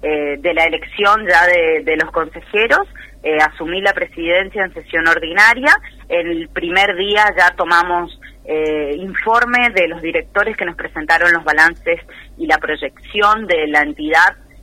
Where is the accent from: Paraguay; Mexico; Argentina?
Argentina; Porque nosotros somos argentinos también.